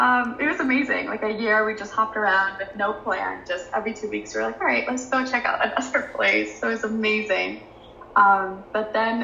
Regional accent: New Jersey, United States; So I am born and raised in New Jersey, and I have always wanted to be an entrepreneur my entire life.

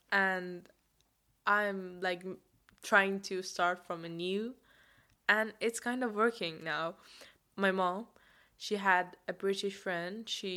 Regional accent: Iran; now in United Kingdom; Iran is always my country. I'm from Iran. I was born there. I grew up there.

